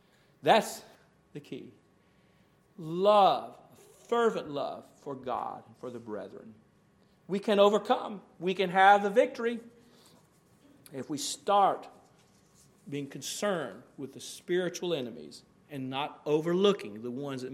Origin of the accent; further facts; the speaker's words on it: Alabama, United States; I didn't learn how to hug growing up in North Alabama.